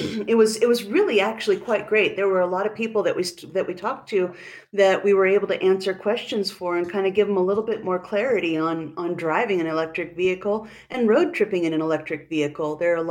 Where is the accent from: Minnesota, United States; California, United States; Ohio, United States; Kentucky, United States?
California, United States; Crescent City; Because we've gone back to Crescent City, my hometown in California, at least twice in the Tesla.